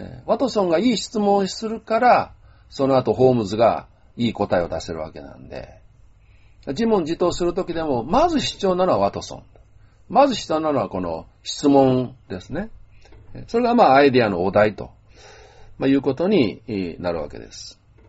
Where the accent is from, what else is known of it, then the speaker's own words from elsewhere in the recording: Toyonaka, Osaka, Japan; 大阪府、豊中市、まあね、曽根西町、まあ、これ私の実家の住所ですけど